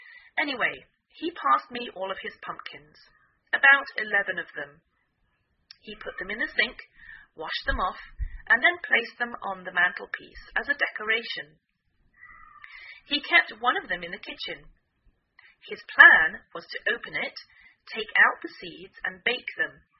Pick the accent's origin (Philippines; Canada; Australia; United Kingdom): United Kingdom; England; now in United States; I'm English,I live in the northwest of the United States